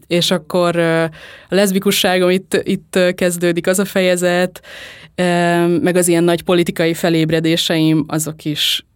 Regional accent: Veszprém, Veszprém County, Hungary; 0-tól 18 éves koromig Veszprém, ott laktam, és ott nőttem fel, ugyanabban a házban éltünk a családommal, meg a tesóimmal, és aztán Szombathelyre mentem főiskolára 18 éves koromtól 22 éves koromig

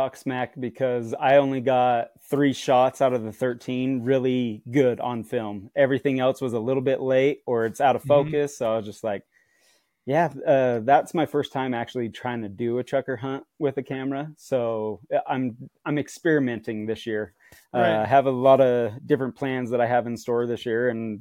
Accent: West Jordan, Utah, United States; also born or lived in Pleasant Grove; Yep, I'm from Utah. Originally grew up West Jordan, Utah. And then my wife and I right now, we live in Pleasant Grove, Utah.

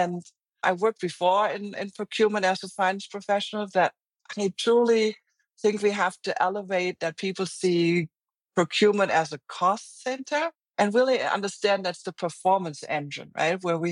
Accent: Germany; English is a second language; also born or lived in China; now in United States; I'm German. It's probably very clear because of my accent. I lived in China. I'm now in the US.

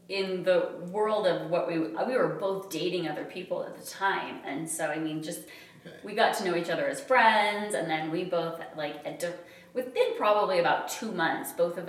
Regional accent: Utah, United States; And that's where I have stayed. I grew up in Utah. I went to school in Utah, and I've stayed in Utah.

